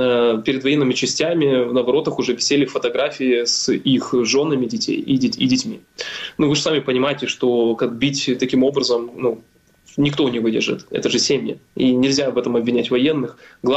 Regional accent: Sevastopol, Ukraine; в продолжение истории моего бытия в моем родном городе Севастополе.

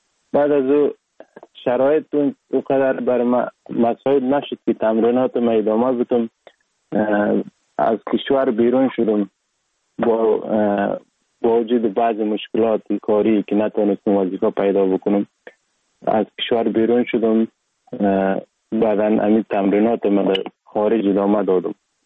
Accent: Sheberghan, Jowzjan, Afghanistan; also born or lived in Sar-e Pol; اصلا زاده ولایت سرپل هستم، در ولایت جوزجان کلان شدیم. تحصیلات ما، مکتب ما، همه چیز ما در ولایت جوزجان خواندیم. اصلا کورش هم در دوران طفولیت از این ولایت جوزجان شروع کردم. ولایت جوزجان شهر شبرغان،

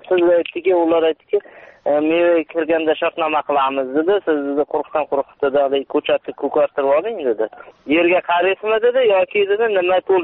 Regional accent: Raqqon, Fergana Region, Uzbekistan; born there; Farg'ona viloyati Beshariq tumani Raqqon qishlog'i Yaqo'rg'onda tug'ilganman.

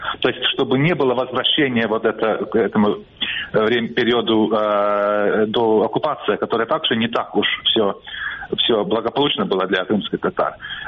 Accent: Estonia; Например, я эстонец

